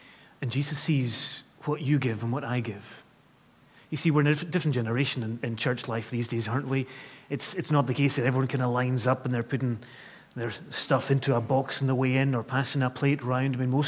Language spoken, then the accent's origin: English; Scotland, United Kingdom; well, we're Scottish, aren't we?